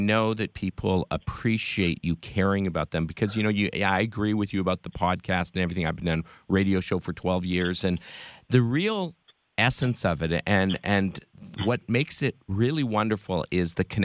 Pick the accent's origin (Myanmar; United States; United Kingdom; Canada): Canada; I listened to the Fergie Jenkins, being Canadian, I had to listen to the Fergie Jenkins show.